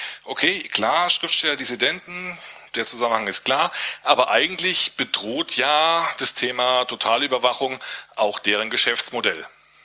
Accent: Stuttgart, Baden-Württemberg, Germany; Ich komme aus Stuttgart.

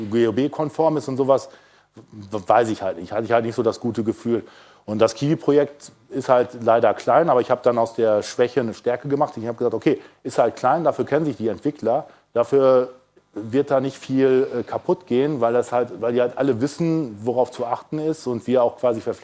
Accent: Bonn, North Rhine-Westphalia, Germany; Wir kommen selber aus Bonn

